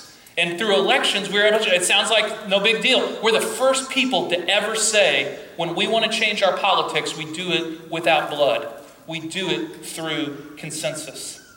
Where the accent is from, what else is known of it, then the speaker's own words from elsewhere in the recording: United States; It hurts me as a Christian, it hurts me as an American